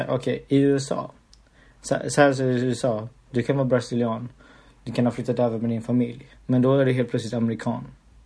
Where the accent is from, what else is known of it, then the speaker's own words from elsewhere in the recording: Philippines; now in Sweden; jag kommer från Filippinerna och i Sverige så är jag inte svensk, men i Filippinerna är jag inte från Filippinerna, utan i Filippinerna då är jag svensk.